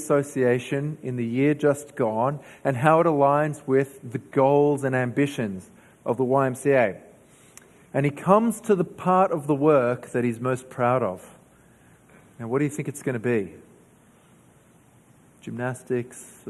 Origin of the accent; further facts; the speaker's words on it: New South Wales, Australia; now in Adelaide, Australia; I grew up in New South Wales